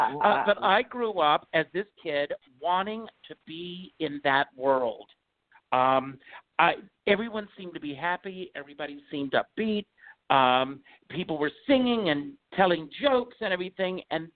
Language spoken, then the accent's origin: English; South Carolina, United States; moved away as an adult; in South Carolina, I have to be very honest with you, I may as well have been 16 because I didn't have world sense.